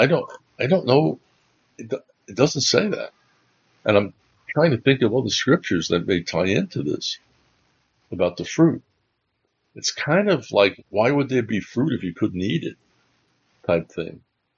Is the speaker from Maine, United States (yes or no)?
no; Bronx, New York, United States; Growing up in New York, being born in the Bronx and growing up in New York, I was, and then dealing with Joe DiMaggio and Mickey Mantle and Yogi Berra and all those greats.